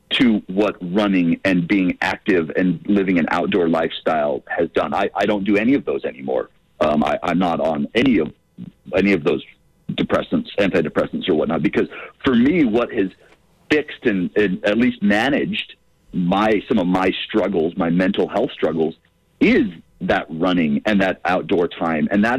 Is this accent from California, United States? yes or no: no; Utah, United States; I don't think depression was nearly talked about in growing up in Utah in the 90s, right?